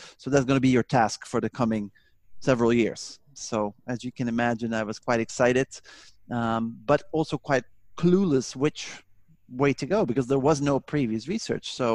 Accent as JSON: {"language": "English", "country": "Netherlands", "said": "In English, and I am from Holland, the Netherlands."}